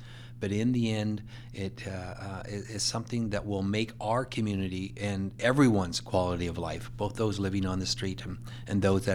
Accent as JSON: {"language": "English", "town": "Kamloops", "region": "British Columbia", "country": "Canada", "tie": "born or raised there", "said": "I was born and raised in Kamloops, and I wanted to go to university."}